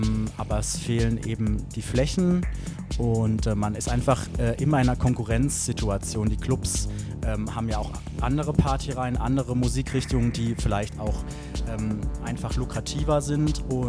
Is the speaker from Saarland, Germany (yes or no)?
yes; Saarbrücken, Saarland, Germany; Und auch selbst in meiner Heimatstadt Saarbrücken ist es so